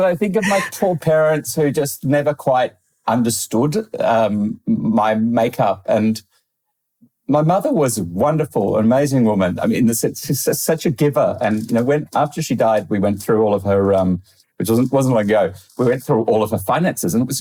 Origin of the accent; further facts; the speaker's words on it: Sydney, New South Wales, Australia; so I was growing up in Sydney, Australia